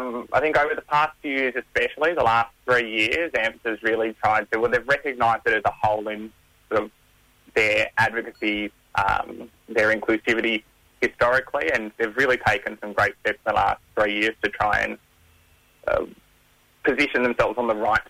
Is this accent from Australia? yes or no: yes; Canberra, Australian Capital Territory, Australia; My mob's Burrupai, but I grew up in Canberra, mm-hmm. and now I'm living out in Victoria at the moment.